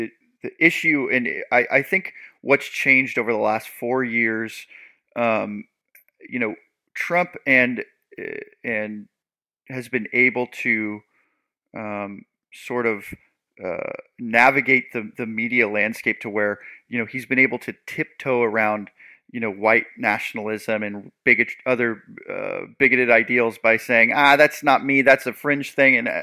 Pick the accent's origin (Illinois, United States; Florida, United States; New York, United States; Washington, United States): Washington, United States; Seattle; I'm from the Pacific Northwest, the Seattle area.